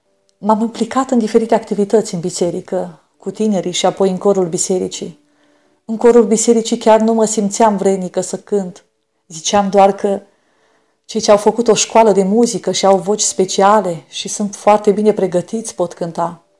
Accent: Botoșani, Botoșani County, Romania; born there; m-am născut în Botoșani pe 6 februarie 1981. Provin dintr-o familie simplă de creștini ortodoxi, o familie nu foarte numeroasă, ci doar cu 2 părinți dragi și o singură soră.

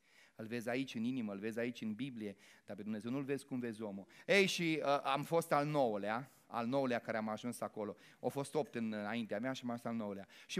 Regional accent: Moldavia, Romania; Adică îmi dau seama că niște cuvinte nu sunt chiar mustăcească, da? Că sunt moldovean.

